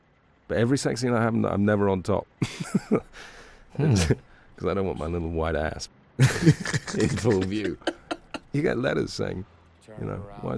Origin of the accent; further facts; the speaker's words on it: England, United Kingdom; If they'd known I was an actor from England, can you imagine?